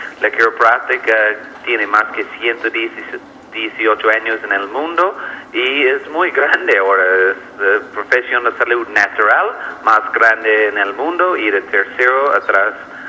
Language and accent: Spanish; Canada; born there; Spanish is a second language; Yo nací en Canadá.